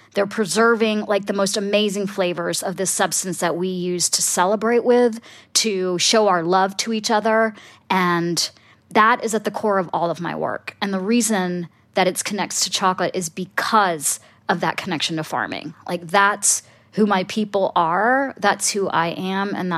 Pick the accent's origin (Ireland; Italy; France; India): India; Punjab; I am from Punjab, the breadbasket of India.